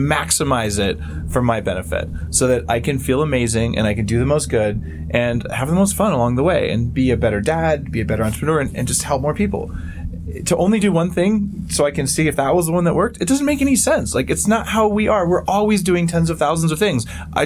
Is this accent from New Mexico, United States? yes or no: yes; New Mexico, United States; I grew up in New Mexico, I love New Mexico green chili.